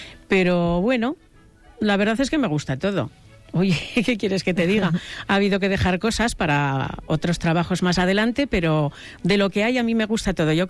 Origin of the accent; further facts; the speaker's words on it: Pamplona, Navarre, Spain; born there; yo nací en Pamplona.